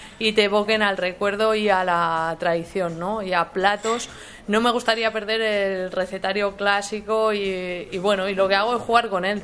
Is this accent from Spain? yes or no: yes; La Rioja, Spain; now in Madrid, Spain; es mi identidad, ¿no? Traer el producto riojano y exponer mi tierra en la capital.